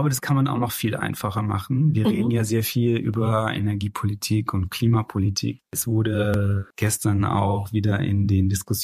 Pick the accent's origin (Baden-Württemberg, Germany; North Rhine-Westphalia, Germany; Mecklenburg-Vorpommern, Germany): Baden-Württemberg, Germany; Pforzheim; In meiner Heimatstadt, zum Beispiel Pforzheim, gab es einen riesigen Strukturwandel in der Schmuckindustrie.